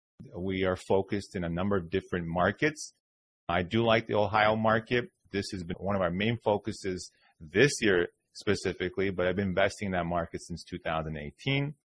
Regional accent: Toronto, Ontario, Canada; I'm originally from Toronto, Canada, born and raised.

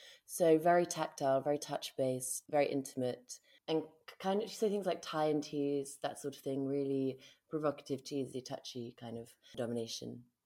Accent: London, United Kingdom; growing up in London helped

